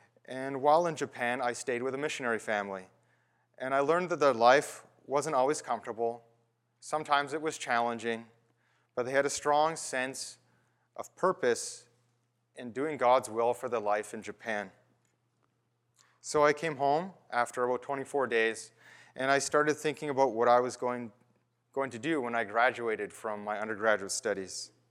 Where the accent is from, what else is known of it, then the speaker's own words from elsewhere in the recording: Timmins, Ontario, Canada; And I was born and raised in Timmins, which is not close to here. It's about 1,000 kilometers drive away to the north.